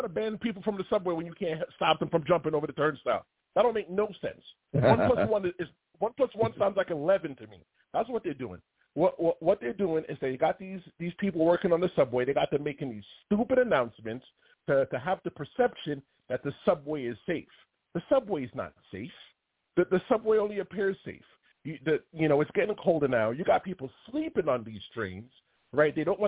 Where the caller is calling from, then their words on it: Bronx, New York, United States; I'm calling from the Bronx.